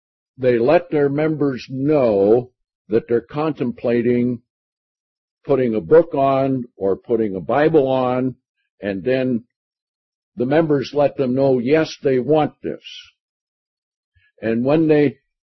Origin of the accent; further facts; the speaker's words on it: Seattle, Washington, United States; born there; I was born in Seattle 74 and a half years ago.